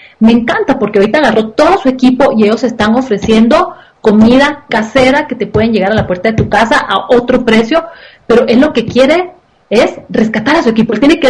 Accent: Guatemala; como guatemalteca tengo que decir, yo voy a seguir con mi vida normal

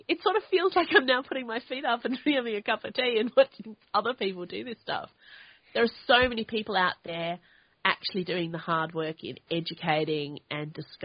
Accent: Australia; I'm Australian.

